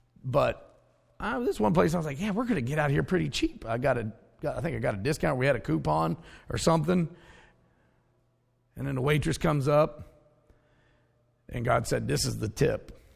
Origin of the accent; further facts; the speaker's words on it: Ohio, United States; But it's cold. I'm from Ohio. I'm on a tropical island